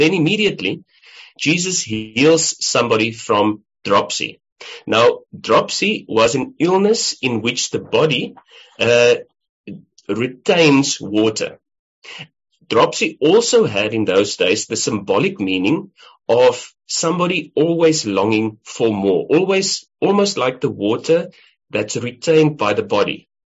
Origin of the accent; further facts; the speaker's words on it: South Africa; now in Melbourne, Australia; I'm, as a South African, a guest in Melbourne.